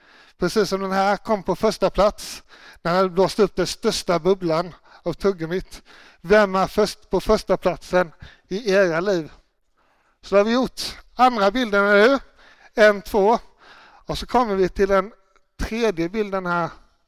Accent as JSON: {"language": "Swedish", "region": "Småland", "country": "Sweden", "said": "Jag kommer ursprungligen från Småland. Och där tycker vi om saker som är gratis, eller hur?"}